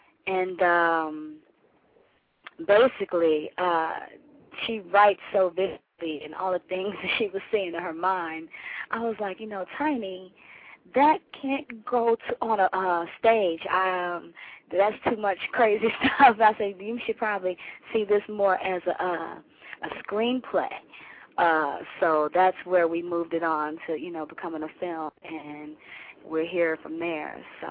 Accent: Elkhart, Indiana, United States; I grew up in a small town in Indiana, Elkhart, Indiana, if anyone has ever heard of that.

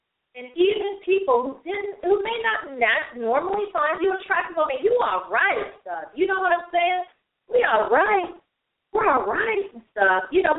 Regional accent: the South, United States; You know, I'm from the South, but sometimes we just roll, stress up the word.

